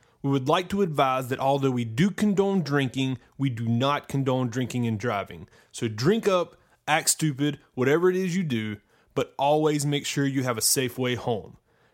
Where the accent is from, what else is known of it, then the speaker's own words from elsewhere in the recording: Charlotte, North Carolina, United States; we are from the Charlotte, North Carolina suburbs area. So we're right around UNC Charlotte campus.